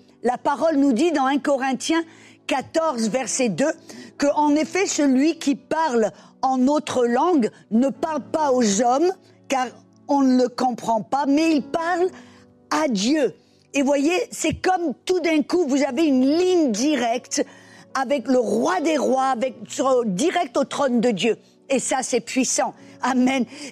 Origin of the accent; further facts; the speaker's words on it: Southern France, France; moved away as an adult; also born or lived in United States; Je suis française d'origine, je suis née, j'ai grandi dans le sud de la France. Mais le Seigneur m'a transplantée pour aller aux États-Unis pour être formée.